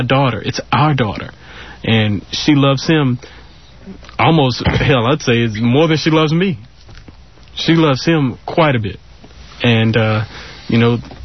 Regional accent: New Orleans, Louisiana, United States; But one thing I'll say is we're originally from New Orleans, and due to Hurricane Katrina and things like that, it has made us so unbelievably stronger.

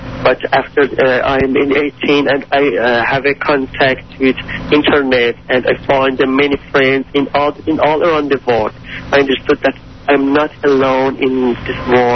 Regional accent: Shiraz, Fars, Iran; English is a second language; moved away as an adult; also born or lived in Turkey; And I born in Shiraz and I grew up in Shiraz. And 1 year ago, in 4th of March 2005, I escaped from Iran to Turkey.

